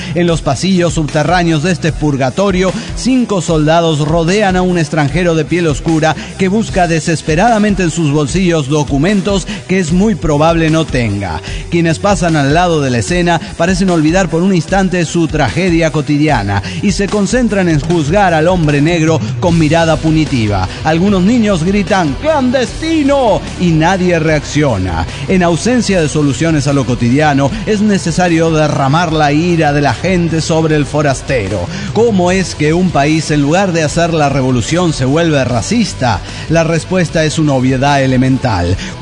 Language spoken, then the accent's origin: Spanish; Mexico; soy mexicano.